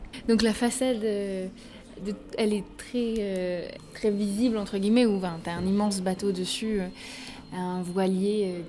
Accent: France; now in Brussels, Belgium; j'ai 27 ans, je suis française d'origine, ça fait 2 ans et demi maintenant que je suis bruxelloise.

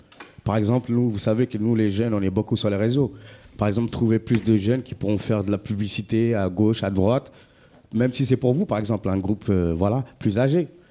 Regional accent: Saint-Gratien, Île-de-France, France; Enfin, je suis né à Saint-Gratien, j'ai grandi à Saint-Gratien. Limite Épinay, c'est comme si... Enfin, C'est comme si j'ai toujours grandi dans la ville. Hein. Saint-Gratien, Épinay, c'est pareil.

